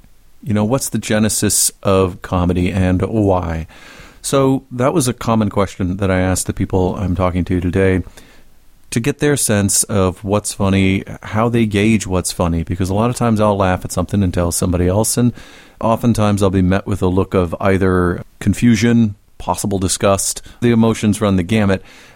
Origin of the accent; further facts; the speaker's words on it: Midwest, United States; my standard line is that I was raised in the Midwest and you were taught to not ask questions like that.